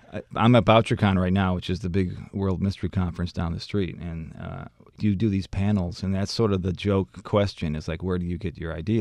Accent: Michigan, United States; I grew up in Michigan, and I actually never lived all the way up there, but we'd go up there every summer.

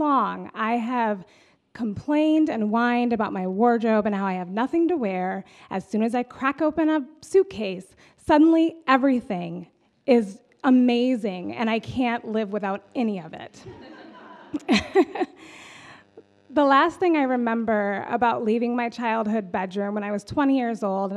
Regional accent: El Paso, Texas, United States; now in Michigan, United States; I'm actually not a Michigan native. I am from Texas, El Paso, Texas, to be exact, which is underneath the Franklin Mountains and about 15 minutes from Juarez, Mexico.

